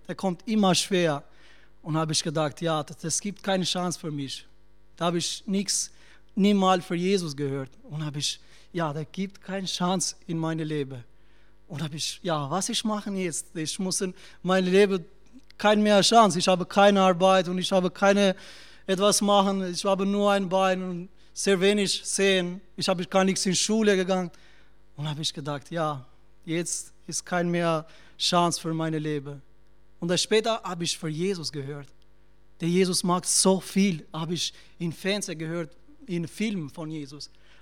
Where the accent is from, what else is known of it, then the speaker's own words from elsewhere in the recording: Albania; German is a second language; ich komme aus Albanien. Mein deutsches Sprache ist nicht so ganz gut.